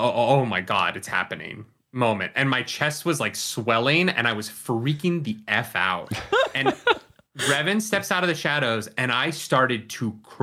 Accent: Canada; I'm a Canadian boy

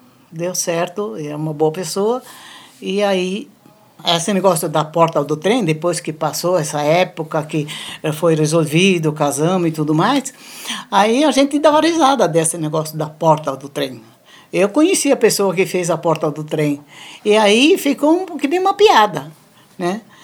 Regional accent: Italy; now in Brazil; E era, como nós somos italianos, era todo mundo uma turma que veio da Itália ao mesmo tempo.

